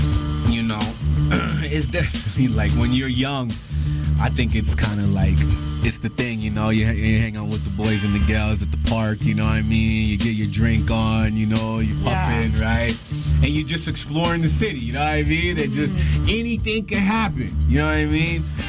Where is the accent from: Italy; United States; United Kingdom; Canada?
Canada; Vancouver, British Columbia; I grew up in East Van, you know? Like I was telling you before, yeah, I went to Tech and I went to Britannia. I went to, and I lived in Burnaby for a bit.